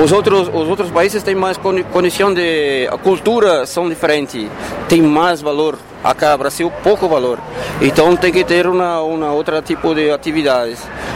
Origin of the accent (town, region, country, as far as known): Mexico; Portuguese is a second language